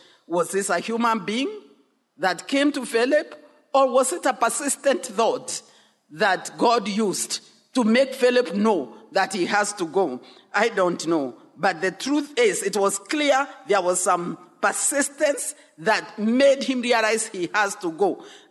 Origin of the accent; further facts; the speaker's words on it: Mount Kenya region, Kenya; I come from the Mount Kenya region. Nairobi is already very far.